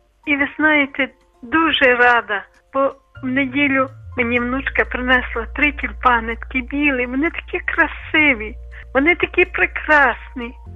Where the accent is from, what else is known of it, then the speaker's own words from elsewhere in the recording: Lviv Oblast, Ukraine; born there; я народилася на Бродівщині, і ми ходили до лісу, далеко в ліс ходили, по ті підсніжники.